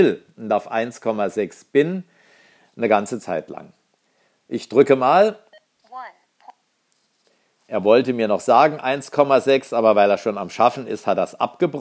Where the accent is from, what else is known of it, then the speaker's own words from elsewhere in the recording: Saarland, Germany; und natürlich meine Heimat, das Saarland.